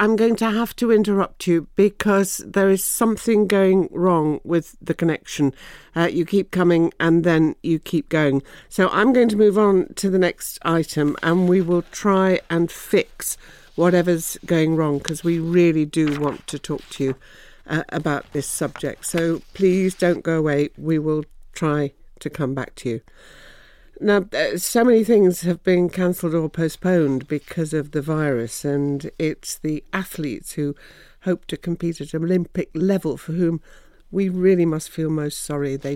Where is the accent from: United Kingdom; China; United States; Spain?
United Kingdom; Yorkshire and the Humber; And my favourite as a Yorkshire woman, I have to say, goes